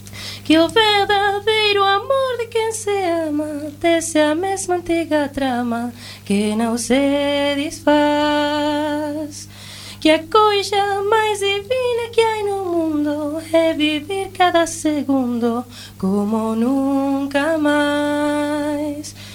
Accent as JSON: {"language": "Spanish", "town": "Ourense", "region": "Galicia", "country": "Spain", "said": "De Ourense."}